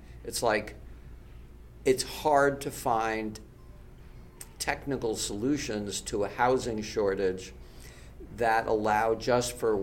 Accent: New York City, New York, United States; I grew up in New York City

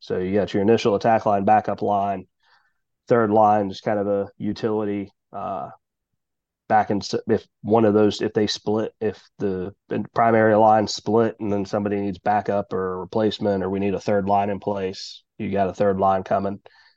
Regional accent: Norwood, Ohio, United States; surround two separate cities that have their own separate fire departments, Norwood and St. Bernard. I grew up in Norwood. So we're surrounded on all four sides by the city of Cincinnati.

